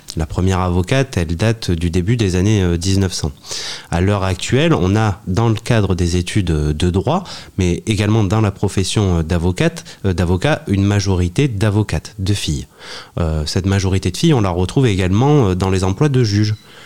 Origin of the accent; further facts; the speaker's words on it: Bagnols-sur-Cèze, Occitanie, France; now in Paris, France; je suis originaire de Bagnols-sur-Cèze. J'ai fait toutes mes études à Bagnols, j'ai fait mon lycée à Bagnols